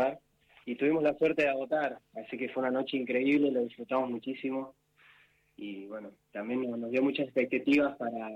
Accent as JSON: {"language": "Spanish", "region": "Buenos Aires", "country": "Argentina", "tie": "born there", "said": "Yo nací acá en Buenos Aires, en Capital. Y la historia es la siguiente. Yo con Fede somos primos, de raíces tucumanas, nuestros padres tucumanos."}